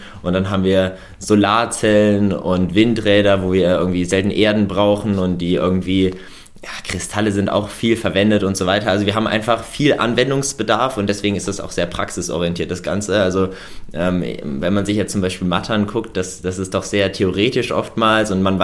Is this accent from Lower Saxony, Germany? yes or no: no; Rhineland-Palatinate, Germany; now in Darmstadt, Germany; also ich komme eigentlich aus der Pfalz und da ist es von der Distanz her ist es schon so ein gutes Stück, dass man halt quasi hinziehen sollte